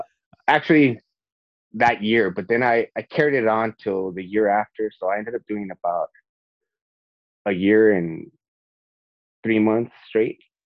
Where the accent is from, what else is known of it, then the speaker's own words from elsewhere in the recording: Los Angeles, California, United States; And then LA, because of it's my hometown race.